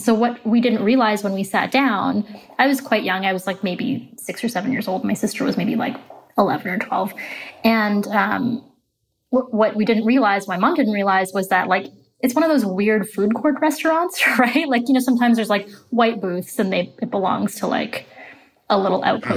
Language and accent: English; Markham, Ontario, Canada; Well, it's funny because I grew up in Markham, Ontario, which is actually the most diverse place in Canada.